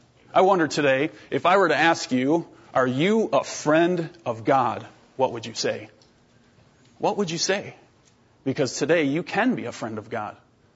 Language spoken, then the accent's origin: English; Iowa, United States; now in -; We come all the way from South Central Iowa. We're almost in Missouri, and it's about a seven-hour drive.